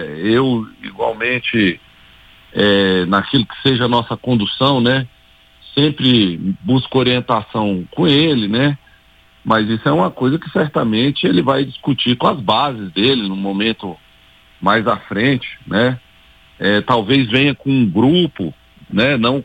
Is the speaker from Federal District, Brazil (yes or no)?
yes; Brasília, Federal District, Brazil; born there; Eu nasci em Brasília, né? Comecei minha vida no serviço público de Brasília